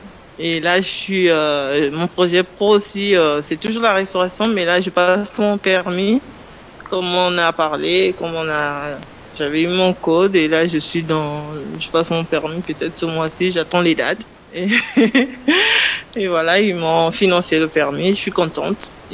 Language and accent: French; Central African Republic; now in France; Je suis d'RCA, je suis arrivée à l'onde porteuse au mois de juillet.